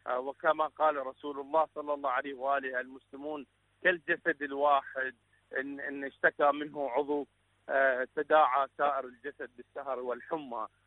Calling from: Baghdad, Baghdad Governorate, Iraq; نحن بصفتنا اليوم من بغداد

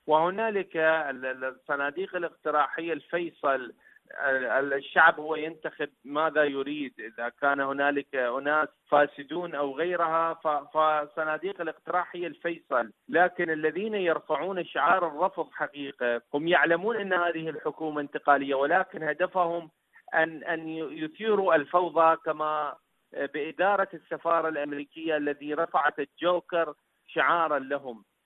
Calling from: Iraq; من العراق.

